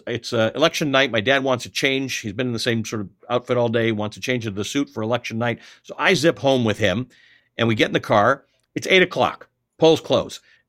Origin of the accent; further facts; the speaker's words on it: Canada; also born or lived in Kenya; And then I grew up in Canada, which is a free and democracy and vibrant democracy.